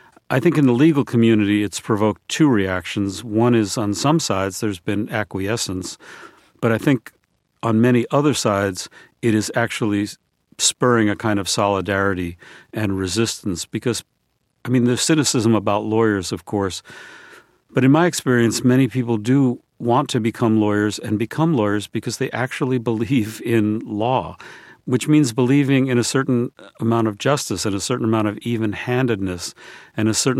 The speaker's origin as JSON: {"language": "English", "town": "Brooklyn", "region": "New York", "country": "United States", "tie": "born there", "said": "Because I was born in Brooklyn, New York, and I don't have paper."}